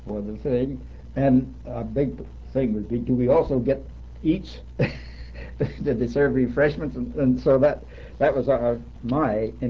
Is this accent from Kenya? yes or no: no; Reading, Pennsylvania, United States; Well, I was born in Reading, Pennsylvania in 1904. And went to school there and graduated from Reading High School